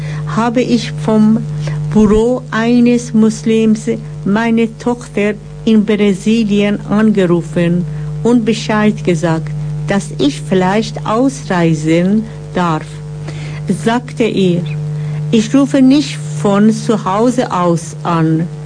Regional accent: Tehran, Tehran Province, Iran; German is a second language; now in Germany; Ich bin vor 12 Jahren von Teheran nach Deutschland geflogen.

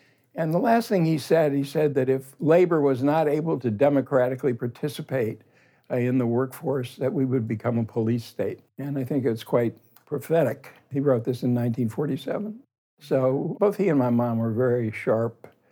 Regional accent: Toledo, Ohio, United States; also born or lived in Washington, D.C.; I grew up in Toledo, Ohio, partially in a working class Jewish neighborhood where my grandparents lived.

